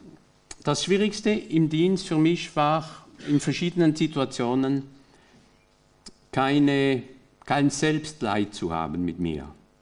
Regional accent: France; German is a second language; ich bin ja Franzose in Frankreich

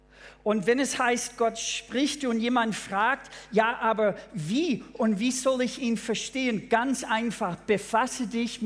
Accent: United States; German is a second language; moved away as an adult; now in Germany; Ich bin in den USA geboren, aufgewachsen. Und erst mit 24 habe ich Deutsch lernen dürfen.

